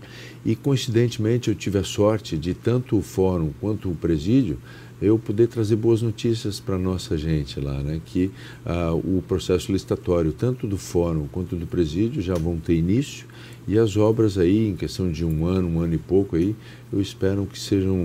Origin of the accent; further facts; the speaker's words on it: Santa Catarina, Brazil; como brasileiros que somos catarinenses